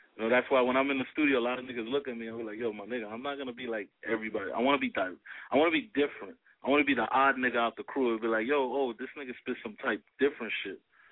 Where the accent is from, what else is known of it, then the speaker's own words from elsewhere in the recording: New York City, New York, United States; I'm from the Bronx. I'm right in 140th from Brook. You know, grew up here all my life.